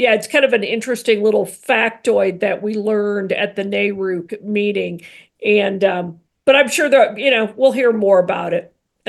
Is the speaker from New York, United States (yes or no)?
no; Missouri, United States; I grew up in Missouri. Trust me, I was always looking west.